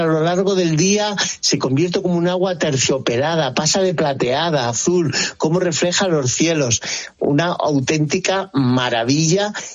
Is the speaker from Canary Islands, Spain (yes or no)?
no; Granada, Andalusia, Spain; cuando bajo a Salobreña, los que somos granadinos semiconsortes